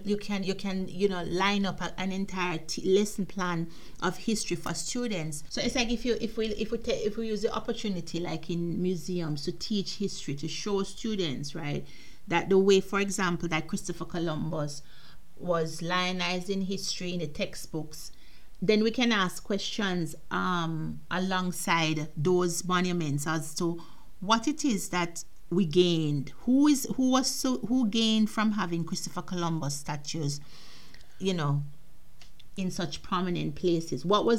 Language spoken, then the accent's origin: English; Jamaica; we are from Jamaica. I'm from Jamaica, and I was told when I was going to school in history class